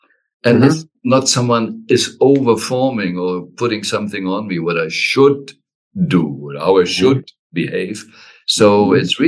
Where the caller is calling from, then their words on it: Switzerland; I'm talking here from Switzerland